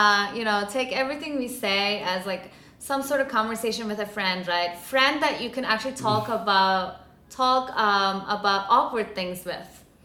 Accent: New York, United States; like, we're from New York, especially when we talk about, like, the amount of money we make

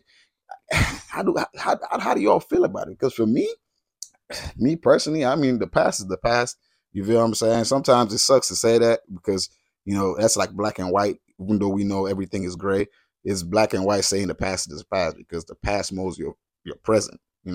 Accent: Nigeria; By the way, I'm Nigerian, born and raised

